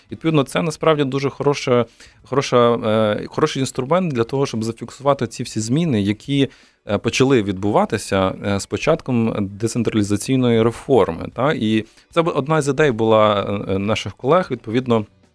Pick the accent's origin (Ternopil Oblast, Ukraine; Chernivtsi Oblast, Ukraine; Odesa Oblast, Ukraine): Chernivtsi Oblast, Ukraine; Chernivtsi; я сам з Чернівців, і я можу сказати точно, що в Чернівцях дуже погано насправді з цим